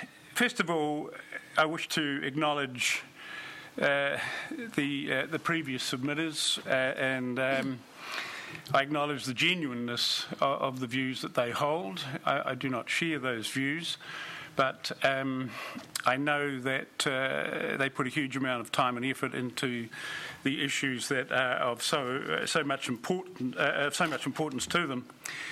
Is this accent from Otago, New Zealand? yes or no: yes; Dunedin, Otago, New Zealand; I was born and bred in Dunedin. I am not of farming stock